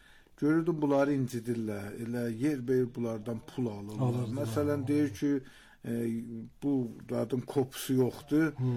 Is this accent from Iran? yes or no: yes; Iran; Çünki mən İrandan gəlmişəm.